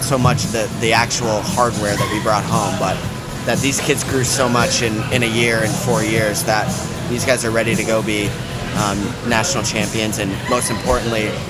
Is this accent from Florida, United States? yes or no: yes; Brandon, Florida, United States; I grew up in the Brandon program. That's right down the street.